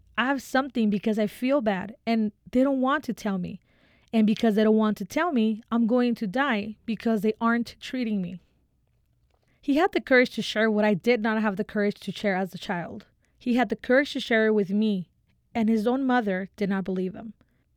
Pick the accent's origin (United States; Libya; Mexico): Mexico; I grew up in Mexico. In Mexico, those of us who are of a humble origin